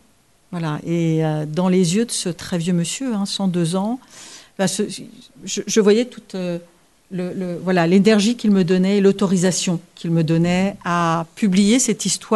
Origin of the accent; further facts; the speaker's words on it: Dijon, Bourgogne-Franche-Comté, France; born there; Je suis née à Dijon, c'est une ville que j'aime beaucoup.